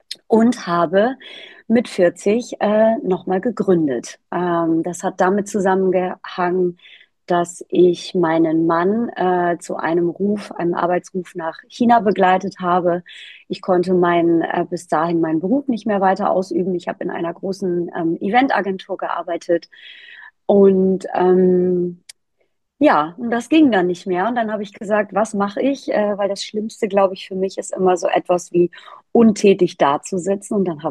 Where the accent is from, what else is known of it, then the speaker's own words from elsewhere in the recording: Bad Zwischenahn, Lower Saxony, Germany; also born or lived in Asia; now in Miami, United States; in Bad Zwischenahn, das ist meine Heimat. Da bin ich im Moment auf sogenannten verlängerten Heimat/Business-Urlaub. Ich bin seit circa 20 Jahren in Miami.